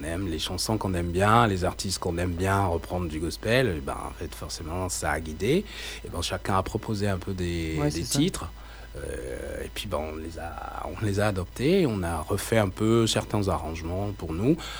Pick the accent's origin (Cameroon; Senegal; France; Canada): Cameroon; born there; Moi je suis né au Cameroun, donc il y a cette part d'héritage en moi aussi